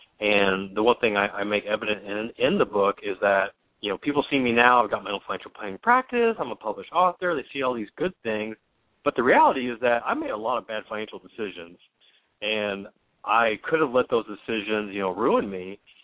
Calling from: Carbondale, Illinois, United States; And right now I'm calling from Carbondale, Illinois, which is on the southern tip of Illinois, about the furthest you can be away from Chicago and still be in the state.

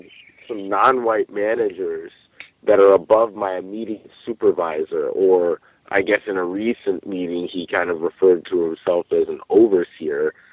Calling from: Orange County, California, United States; I'm calling in from Orange County, California.

